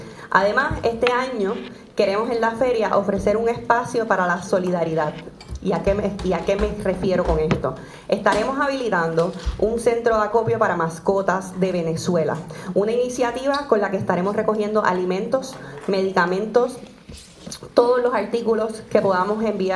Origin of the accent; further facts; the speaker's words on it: Puerto Rico; como puertorriqueños continuaremos demostrando que nuestra solidaridad no conoce fronteras